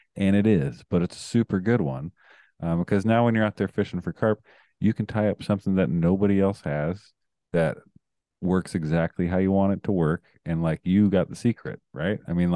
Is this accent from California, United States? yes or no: yes; Costa Mesa, California, United States; now in Sacramento, United States; I got family down there still. I mean, I grew up in Costa Mesa and live up here in Sacramento now, but I go down there often.